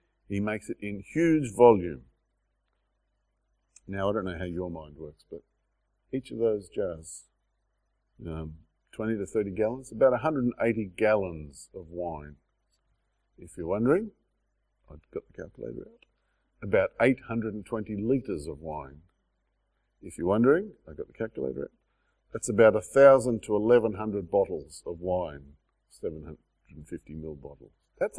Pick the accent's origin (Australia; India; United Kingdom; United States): Australia; We share if we're Australian. We know what a galar is.